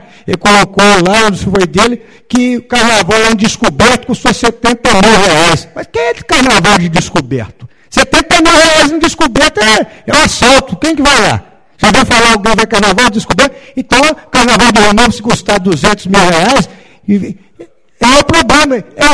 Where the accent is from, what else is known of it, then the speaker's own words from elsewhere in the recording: Rio Novo, Minas Gerais, Brazil; Eu gosto das minhas festas, da minha terra, eu gosto da minha terra como um todo. Eu gosto de Rio Novo.